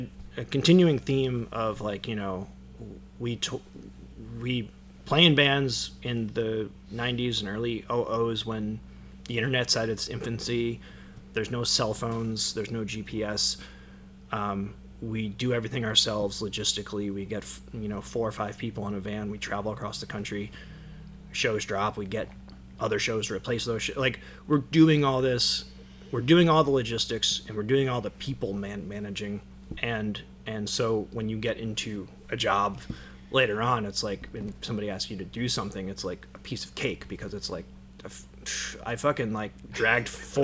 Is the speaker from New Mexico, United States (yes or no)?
no; New Jersey, United States; talking about where we're from, and I said I was from New Jersey